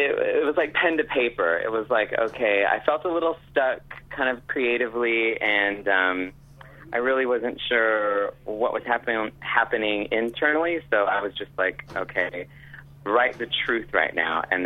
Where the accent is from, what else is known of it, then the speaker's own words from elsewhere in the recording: Visalia, California, United States; now in Los Angeles, United States; Well, I am a music artist, and I came from Visalia, that's in California. And I moved to LA about 10 years ago to pursue music